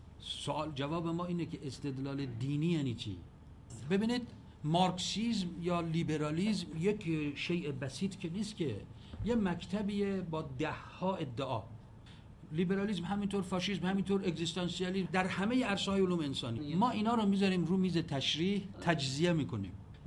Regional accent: Iran; اونجا یک مرتاض هندی گفت کجایی هستی؟ گفتم ایران

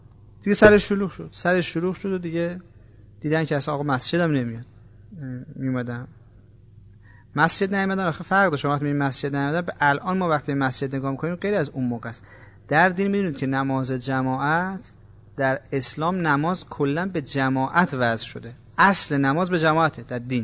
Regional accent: Iran; moved away as an adult; این وضعیت من هستش که از ایران اومدم مثلا دنبال خوشبختی توی خارج

